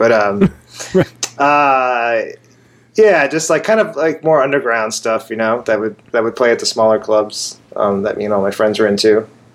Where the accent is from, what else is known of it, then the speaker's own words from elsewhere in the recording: Virginia, United States; also born or lived in Baltimore; now in New York, United States; I was born in Baltimore, and then I moved around kind of quite a bit during childhood and high school years and things. East Coast, but before Philly, I was in Northern Virginia. Kind of near DC. That's where I lived when I went to high school.